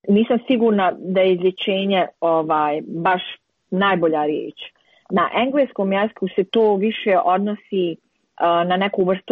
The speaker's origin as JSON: {"language": "Bosnian", "town": "Banja Luka", "region": "Republika Srpska", "country": "Bosnia & Herzegovina", "tie": "born or raised there", "said": "jer nisam iz Srebrenice, ali ja sam iz Bosne i Hercegovine i ono što je interesantno da nikad nisam napravila rad u Banja Luci."}